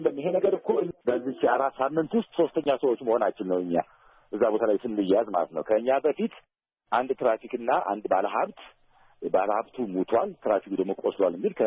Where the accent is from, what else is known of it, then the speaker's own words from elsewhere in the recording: Addis Ababa, Ethiopia; እኔ የፈረንሳይ ሊጋስን ልጅም ስለሆንኩኝ ሰፈራችን ጫካ ነው።